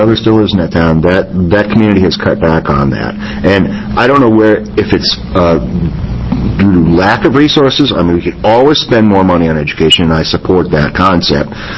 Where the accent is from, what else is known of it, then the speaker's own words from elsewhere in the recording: Iowa, United States; Well, I grew up in Iowa, and Iowa is known for having an excellent school system, and I'm a product of it.